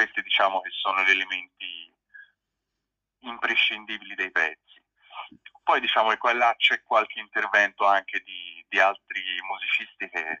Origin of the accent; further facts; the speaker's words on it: Florence, Tuscany, Italy; sono di Firenze